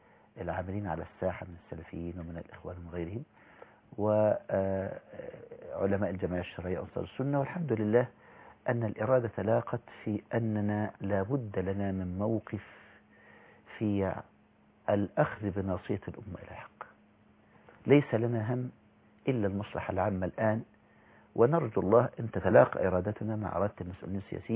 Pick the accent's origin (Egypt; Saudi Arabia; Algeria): Egypt